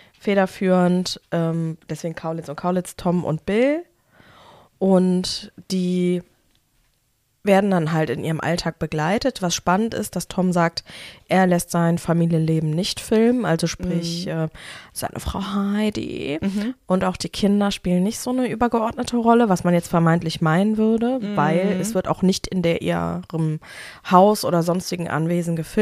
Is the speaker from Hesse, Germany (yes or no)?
no; Bergisch Gladbach, North Rhine-Westphalia, Germany; ich komme auch aus Bergisch Gladbach